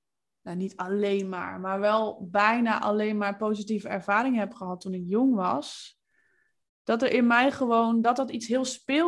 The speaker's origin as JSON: {"language": "Dutch", "region": "Groningen", "country": "Netherlands", "said": "Want ik kom uit Groningen en... uit een klein dorpje in de provincie."}